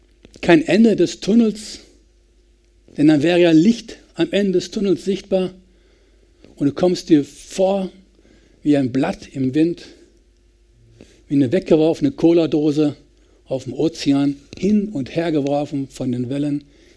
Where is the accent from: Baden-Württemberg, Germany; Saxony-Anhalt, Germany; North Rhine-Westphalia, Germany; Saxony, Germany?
North Rhine-Westphalia, Germany; Bei uns in Westfalen würde man sagen, er ging über die Dörfer, nicht den direkten Weg.